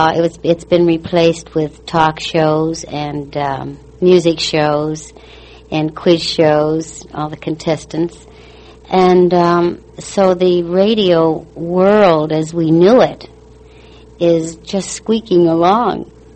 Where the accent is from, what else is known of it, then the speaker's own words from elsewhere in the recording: Minneapolis, Minnesota, United States; And when I was a kid and growing up, I'm from Minnesota, from Minneapolis.